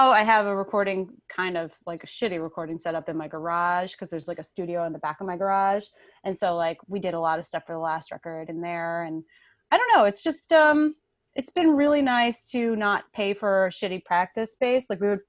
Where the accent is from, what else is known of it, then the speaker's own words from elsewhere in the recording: New York, United States; I'm from Long Island originally.